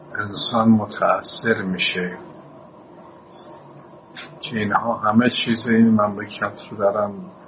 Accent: Iran; من به عنوان یک ایرانی

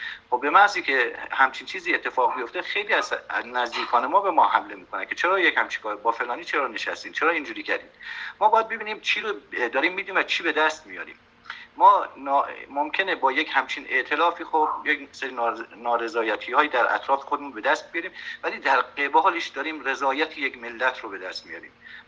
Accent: Iran; به اندازه سهمی که به عنوان یک ایرانی میتونم انجام وظیفه بکنم

